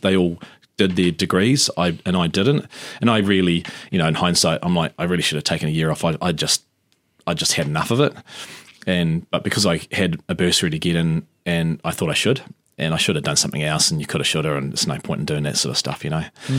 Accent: Manurewa, Auckland, New Zealand; Middlemore, National Women's, the old National Women's Hospital in Green Lane. So I'm an Aucklander. Both my parents are from South Island. Mum's from Christchurch, dad's from Greymouth. Manurewa, grew up primarily in Manurewa, Hill Park in Manure

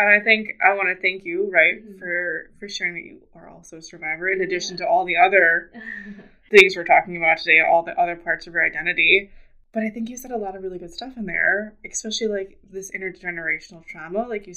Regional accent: United States; I'm American, but I'm also Mexican-American.

